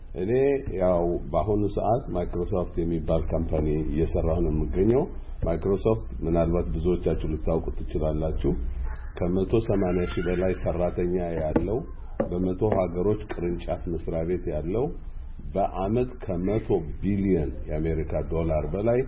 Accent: Gondar, Amhara, Ethiopia; moved away as an adult; also born or lived in Sudan; now in Seattle, United States; እኔ ተወልጄ ያደኩት በጎንደር ከተማ ነው። የዛሬ 35 አመት ስደተኛ ሆኜ ከጎንደር ከተማ ከፋሲለደስ ሁለተኛ ደረጃ ትምህርት ቤት ሃይ ስኩል እንደጨረስኩ

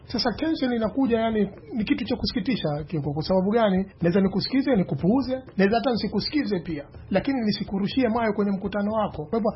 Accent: Kenya; mimi kama Mkenya

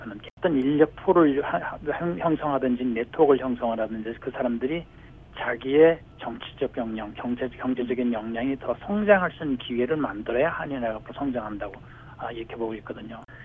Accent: Gangwon, South Korea; now in United States; 저는 원래 고향이 강원대, 강원대 산골 들어가면 사람들이 이렇게 오픈되어 있지 않죠.

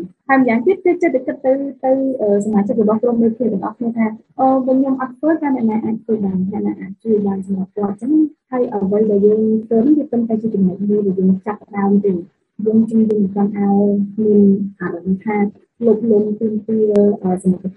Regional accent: Battambang, Cambodia; now in Phnom Penh, Cambodia; ដោយសារតែខ្ញុំជាអ្នកបាត់ដំបងជាអ្នកសុខបាត់ដំបងហើយខ្ញុំរស់នៅភ្នំពេញ

